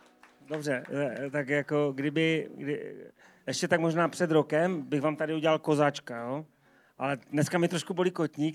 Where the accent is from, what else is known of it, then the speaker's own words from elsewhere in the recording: Řepiště, Moravian-Silesian Region, Czechia; Jako v Řepišti, kde, odkud pocházím, tam bylo jezere a byly tam jezdecké koně